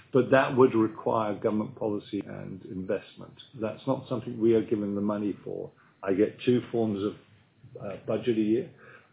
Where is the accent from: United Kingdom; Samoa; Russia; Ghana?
United Kingdom; England; my accent is not local. I come from England, which is a much colder climate. I've got a thatched house there